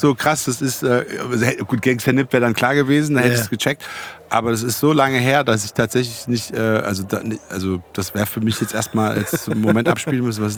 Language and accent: German; Großkrotzenburg, Hesse, Germany; auch in Großkrotzenburg, wo ich herkomme, so dieses Wohlbehütete